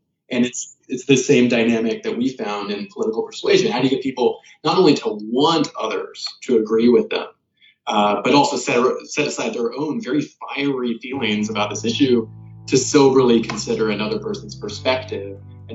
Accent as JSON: {"language": "English", "region": "Kansas", "country": "United States", "tie": "born or raised there", "also_born_or_lived": "South Carolina, United States", "said": "I grew up in Kansas and South Carolina."}